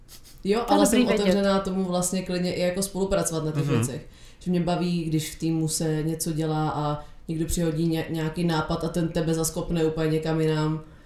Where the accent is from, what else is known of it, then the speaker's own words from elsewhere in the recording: Hradec Králové, Hradec Králové Region, Czechia; now in Prague, Czech Republic; já jsem z Hradce Králové, takže tam jsem tancovala v Energy 49, pak v T-Bassu, pak ve Steels a pak jsem se přestěhovala do Prahy